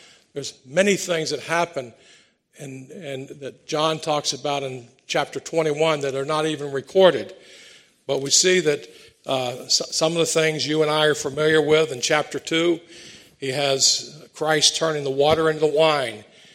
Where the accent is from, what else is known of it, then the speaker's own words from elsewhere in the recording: Orlando, Florida, United States; accent: slight southern; I grew up in Orlando, Florida, if you can't tell. I have a slight southern accent.